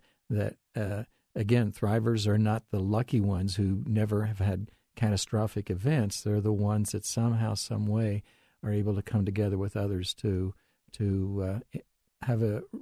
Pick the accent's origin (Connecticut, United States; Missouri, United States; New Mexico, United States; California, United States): Missouri, United States; St. Joseph; Well, I'm from St. Joseph, Missouri, and we are in the Tornado Alley right next to Kansas.